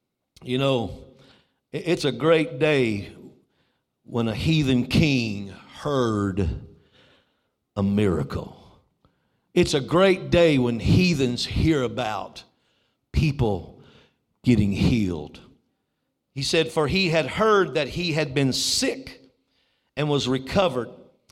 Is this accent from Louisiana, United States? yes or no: yes; Louisiana, United States; now I'm from Louisiana, and I'm a Cajun, and I'm going to attempt to pronounce this word.